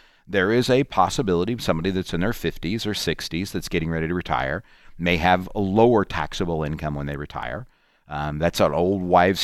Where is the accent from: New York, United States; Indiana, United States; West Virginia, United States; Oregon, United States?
Indiana, United States; We come from the Muncie Anderson area.